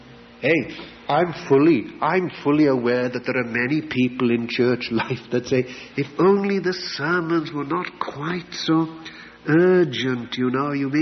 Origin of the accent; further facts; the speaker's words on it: Llanelli, Wales, United Kingdom; walking through the hometown of, it was called Llanelli, my hometown, walking through the high street